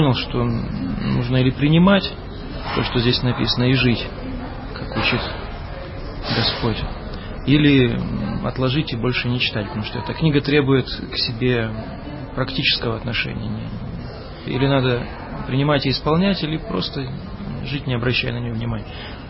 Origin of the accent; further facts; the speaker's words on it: Kostroma Oblast, Russia; born there; Родился я в Костромской области, в семье железнодорожников, пролетариат.